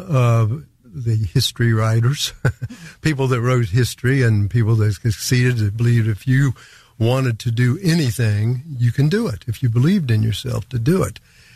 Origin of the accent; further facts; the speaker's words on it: Ivydale, West Virginia, United States; I would consider myself a Braxton County native. I was born in Sutton and grew up in a little town called Ivydale, south of the Braxton-Clay border.